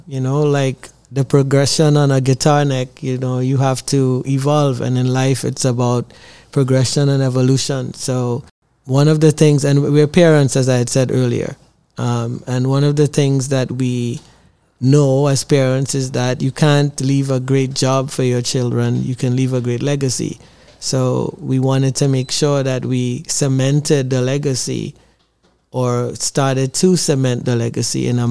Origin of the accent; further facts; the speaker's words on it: Trinidad & Tobago; I'm from Trinidad and Tobago and we were raised with elders, and we have a disposition where we don't quit.